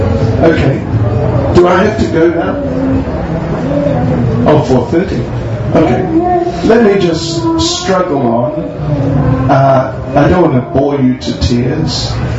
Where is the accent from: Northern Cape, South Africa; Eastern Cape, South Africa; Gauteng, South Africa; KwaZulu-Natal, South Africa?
KwaZulu-Natal, South Africa; Chatsworth; Like they say in Chatsworth, what they say? Gonna hit him on the head with a hoil. So, I'm from Unit 5, thanks. Central Chatsworth.